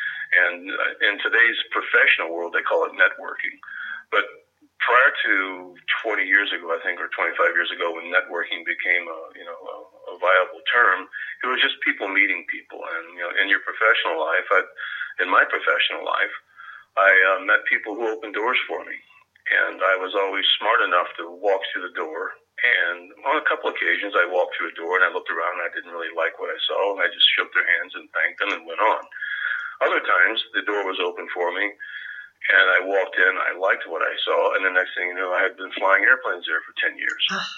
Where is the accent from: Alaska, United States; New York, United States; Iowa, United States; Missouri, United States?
Missouri, United States; as a young kid growing up in Missouri, couldn't have imagined that my life could have taken me to there